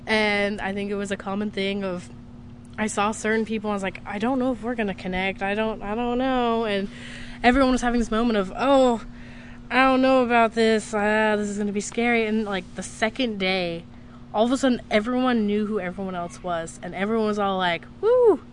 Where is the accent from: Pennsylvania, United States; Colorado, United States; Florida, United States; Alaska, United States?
Alaska, United States; Sitka; I'm from Sitka, and I play May Peterson.